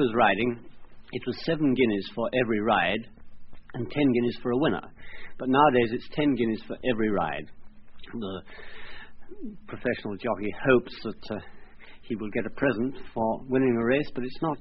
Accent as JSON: {"language": "English", "region": "Wales", "country": "United Kingdom", "tie": "born there", "said": "I was born in Pembrokeshire, South Wales, which is always known as Little England Beyond Wales."}